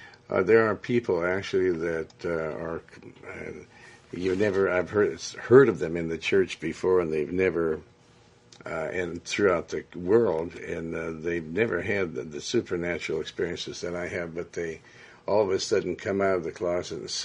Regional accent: Montana, United States; born or raised there; also born or lived in Joplin, Missouri

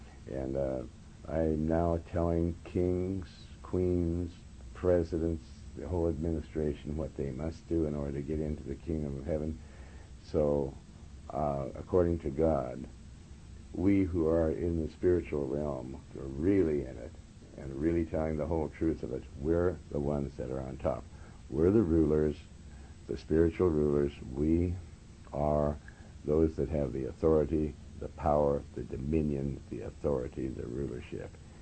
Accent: Montana, United States; now in California, United States; because I was from Montana. I came here to California.

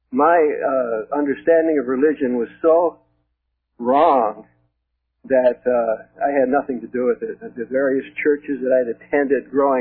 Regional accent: Detroit, Michigan, United States; I was raised in Detroit, Michigan. That metropolitan area's got millions of people, and there's thousands of churches, and I never heard the full gospel.

